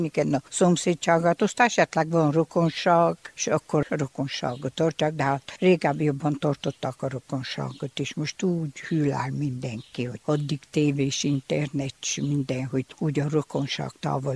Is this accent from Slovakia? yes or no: no; Dănești, Harghita, Romania; Csíkdánfalván születtem, 75 éves vagyok.